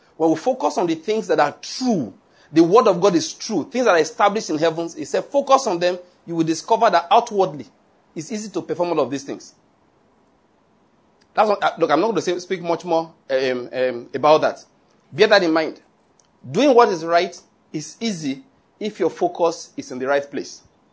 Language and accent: English; Nigeria; I'm a Nigerian. I'm just here for a few weeks. I don't know how to do this.